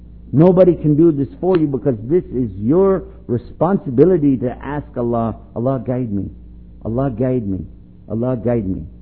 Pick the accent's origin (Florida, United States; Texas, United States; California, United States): Texas, United States; I don't say that because I'm from Texas. I say Texas is a great nation.